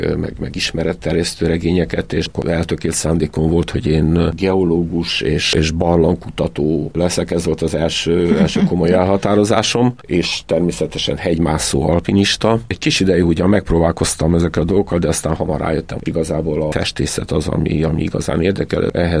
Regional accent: Oradea, Bihor, Romania; De egyébként a család az teljesen Nagyváradhoz kötődött, és aztán természetesen egészen kicsi koromtól kezdve Nagyváradon nőttem fel, és jártam iskolába.

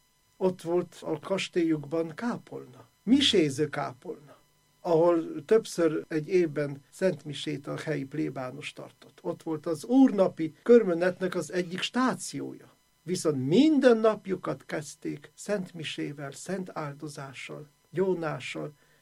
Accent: Kraków, Lesser Poland, Poland; Én ott születtem, iskolába jártam, mai napig Ott van a szülők után örökölt lakás, amelyben lakom

